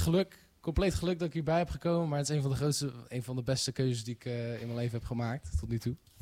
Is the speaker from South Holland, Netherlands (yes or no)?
yes; Gouda, South Holland, Netherlands; Hi, ik kom hier ook uit Gouda, de Kaalstad. Ik ben 18 jaar